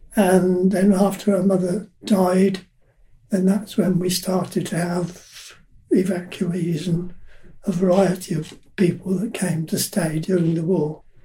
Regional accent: Bletchley, South East England, United Kingdom; I lived in this house, was born in this house, so I've been here all my life.

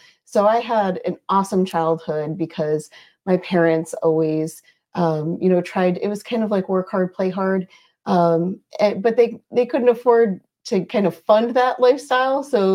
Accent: Chelsea, Michigan, United States; So I grew up in Michigan. I lived near Ann Arbor, a little town called Chelsea, Michigan. That's where I went to grade school, middle school, high school, and had just a really nice, normal childhood.

